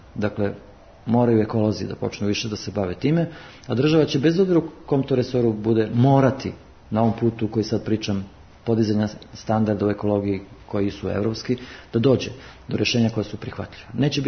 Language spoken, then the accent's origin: Serbian; Kladovo, Bor District, Serbia; rođen sam u Kladovu, dakle, rastao sam praktično sa, na primjer, hidroelektranom Đerdap.